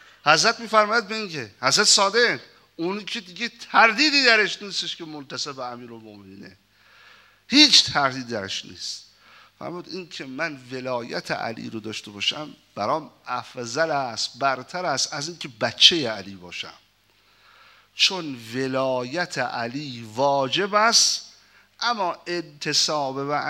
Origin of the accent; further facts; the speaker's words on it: Iran; منم ایرانی هستم